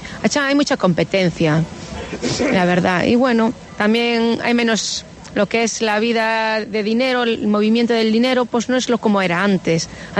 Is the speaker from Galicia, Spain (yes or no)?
yes; Ponteareas, Galicia, Spain; Yo soy de Puente Areas, de la zona de Vigo.